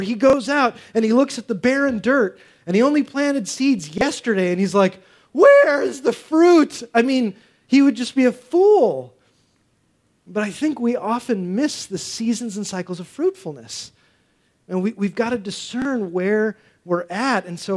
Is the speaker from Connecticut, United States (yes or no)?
yes; Connecticut, United States; And I came from Connecticut where there's like no churches anywhere. And I came here and I'm like, oh, everybody's Christian.